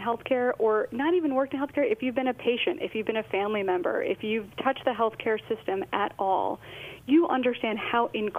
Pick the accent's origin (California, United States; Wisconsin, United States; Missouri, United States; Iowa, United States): Wisconsin, United States; Eau Claire; So I grew up in Eau Claire, Wisconsin, which is a small town in the Midwest, and my parents immigrated from India.